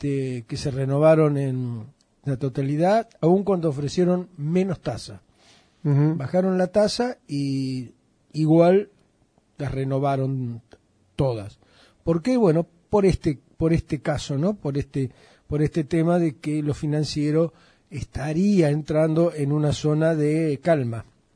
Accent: Argentina; al cual tan afectos somos los argentinos

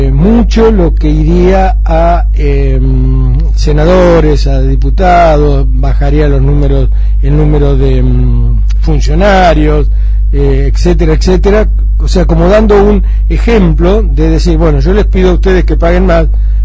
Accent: Buenos Aires, Argentina; como bonaerense, me alegra mucho tener representantes que se preocupan por la provincia de Buenos Aires

